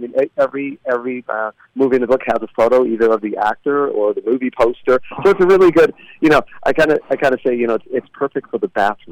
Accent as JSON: {"language": "English", "region": "East Coast", "country": "United States", "tie": "born or raised there", "said": "I mean, growing up on the East Coast and moving away from my friends, you know, is like a similar connection."}